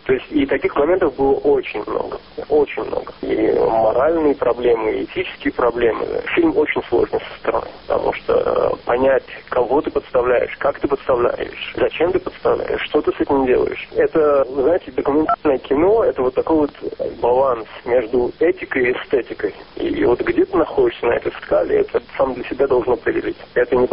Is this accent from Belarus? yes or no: no; Israel; я не оговаривал о том, что я из Израиля